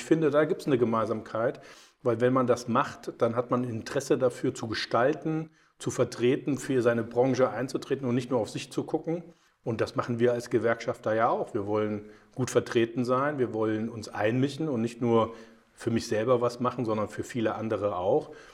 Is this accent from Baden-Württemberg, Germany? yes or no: no; Cologne, North Rhine-Westphalia, Germany; Und ich bin jemand, der natürlich als Kölner auch ab und zu mal ein bisschen Lockerheit reinbringt.